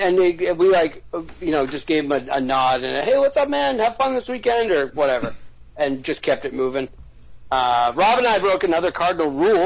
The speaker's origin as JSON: {"language": "English", "town": "Boston", "region": "Massachusetts", "country": "United States", "said": "Thank you. I'm from Boston. You rule."}